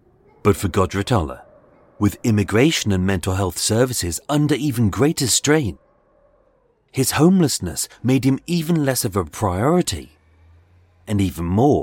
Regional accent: United Kingdom; And everyone's expectations were so low, as A, we're British

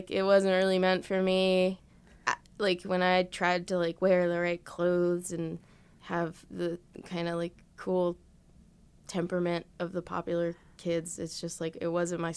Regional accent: Elizabeth, New Jersey, United States; So I grew up in Elizabeth, which is like

